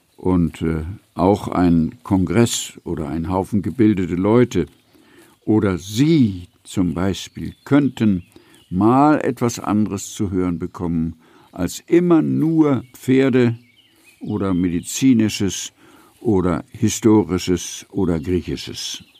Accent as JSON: {"language": "German", "region": "Hamburg", "country": "Germany", "tie": "born or raised there", "also_born_or_lived": "Vienna", "said": "das Wilhelm-Gymnasium in Hamburg, wo ich fern von meiner Geburtsstadt Wien aufgewachsen bin, in Hamburg nämlich, und noch heute, wo ich als bekennender Niedersachse ganz in der Nähe des Zentrums der hannoverschen Pferdezucht Pferden an der Aller wohne"}